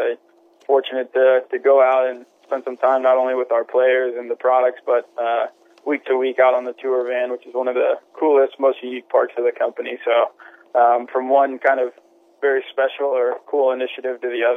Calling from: San Diego, California, United States; Yeah, calling in from San Diego this morning.

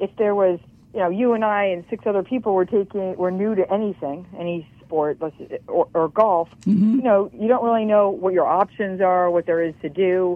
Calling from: West Palm Beach, Florida, United States; I am calling in from Florida, West Palm Beach, Florida.

